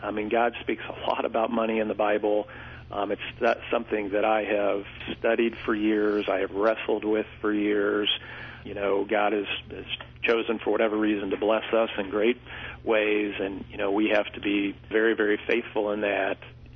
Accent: Champaign, Illinois, United States; to have it in my hometown of Champaign is really exciting.

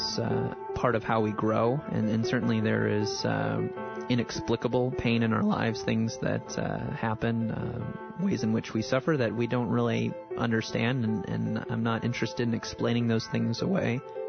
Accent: Illinois, United States; I grew up in the Midwest and grew up in rural Illinois and just wasn't really acquainted with urban poverty.

